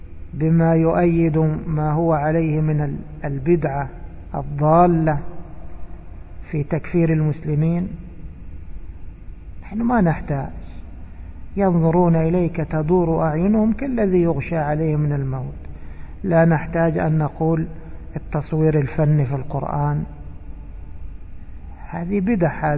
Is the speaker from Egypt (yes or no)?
yes; Egypt; يقولون سلقه، سلقوا يعني، نقول عندنا في مصر سلقوا.